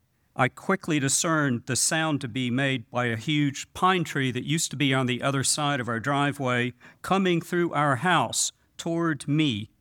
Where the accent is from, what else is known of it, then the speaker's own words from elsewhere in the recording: Louisville, Kentucky, United States; And it was the last of a 4-day employment workshop in my hometown of Louisville, Kentucky.